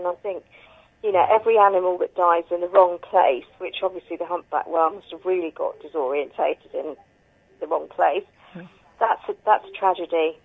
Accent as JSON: {"language": "English", "country": "Jersey", "moved": "as an adult", "said": "Yes, I'm originally from Jersey. Yeah."}